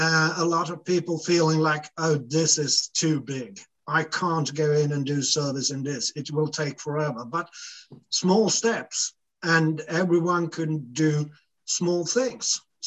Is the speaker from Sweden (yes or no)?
yes; Sweden; as I am from Sweden, and the benefits of having a region, we have started the discussion going towards a region in Europe